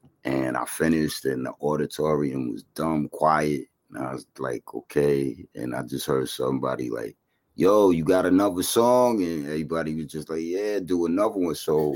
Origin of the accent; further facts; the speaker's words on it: Flushing, New York, United States; I grew up in Flushing